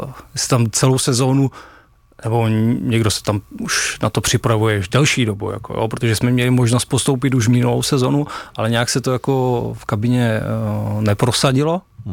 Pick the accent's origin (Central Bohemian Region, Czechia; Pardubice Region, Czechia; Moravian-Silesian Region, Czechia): Moravian-Silesian Region, Czechia; Opava; ale jsem z Opavy, jako narodil jsem se tam